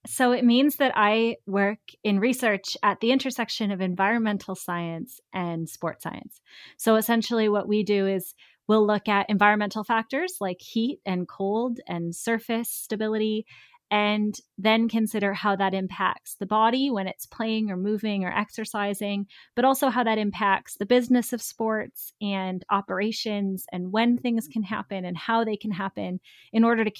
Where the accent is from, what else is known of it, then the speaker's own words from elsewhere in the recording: Canada; I'm from Canada.